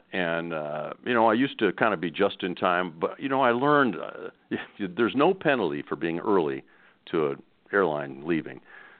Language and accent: English; San Diego, California, United States; also born or lived in Chicago; Well, I was born in Chicago when my mom and dad, and they decided, the mom didn't like Chicago, and my dad got a job in San Diego. So in 1959, my brother and I and our sister, we drove down Route 66 and settled in San Diego.